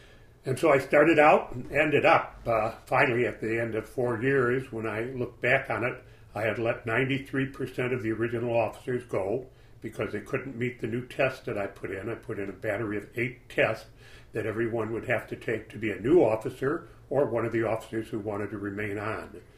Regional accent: Chicago, Illinois, United States; I'm a Chicagoan by birth and by life. I've never left this area.

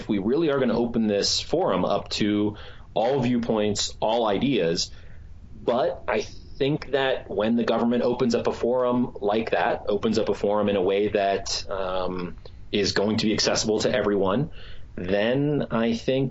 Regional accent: Pittsburgh, Pennsylvania, United States; I say those because I'm from Pittsburgh and I'd love to have one of those license plates.

